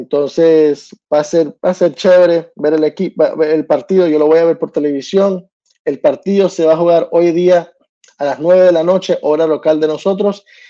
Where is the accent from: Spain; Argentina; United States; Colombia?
United States; New Jersey; yo crecí en New Jersey, como lo he dicho aquí antes